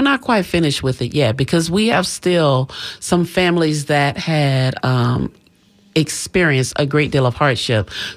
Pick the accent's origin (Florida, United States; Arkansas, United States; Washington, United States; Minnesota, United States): Florida, United States; Tampa; Grew up in an area they call Jackson Heights and off the corner of 34th and Osborne.